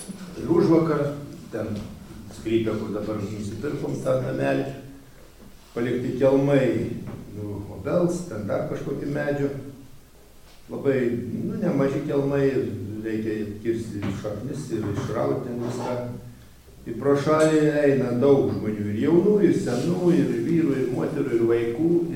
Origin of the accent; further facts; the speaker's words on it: Aukštaitija, Lithuania; Tai aš irgi aukštaitis. Nes tėvas iš Biržų, o mama iš Luodis.